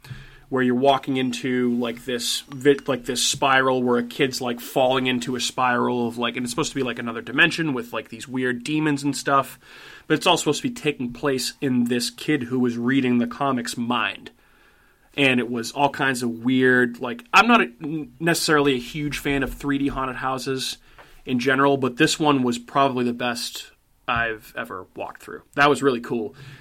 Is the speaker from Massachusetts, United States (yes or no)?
yes; Randolph, Massachusetts, United States; chasing me around my hometown of Randolph, Massachusetts